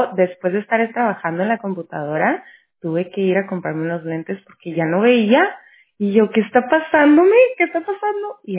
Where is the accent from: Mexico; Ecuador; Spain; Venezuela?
Mexico; yo también soy de México.